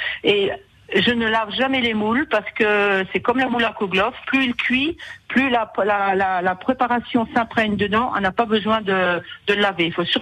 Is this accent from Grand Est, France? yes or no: yes; Colmar, Grand Est, France; now in Vendée, France; moi j'habite la Vendée depuis 22 ans, mais je suis alsacienne, je suis à Colmar.